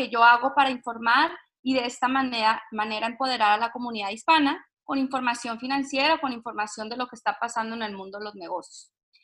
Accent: Baja California, Mexico; como estamos pegados a San Diego. Entonces tenemos esta cultura mexicana, porque crecí en México, pero tenemos una cultura también muy gringa, entonces eso nos abre un poco la mente, nos abre las oportunidades, nos abre en cuestión de cultura, viví con dos culturas

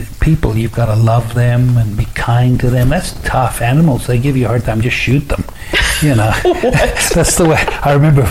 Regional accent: Zambia; also born or lived in Zimbabwe / South Africa; Well, I was born in Zimbabwe, which was southern Rhodesia. Moved to South Africa as a young boy, where dad did that printing stuff. And then we were asked to go back to Zambia, northern Rhodesia at the time.

